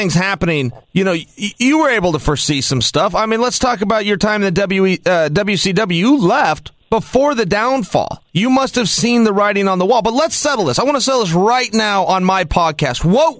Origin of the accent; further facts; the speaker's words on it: Oregon, United States; including right here in my home state of Oregon.